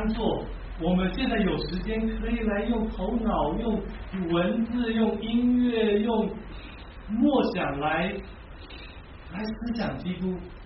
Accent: Guangdong, China; 现今这些痛苦就好像我们广东人叫煞煞手，小意思

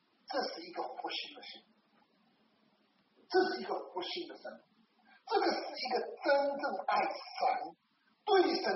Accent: China; 我过去总是说，哎，我们中国人没有在宣讲

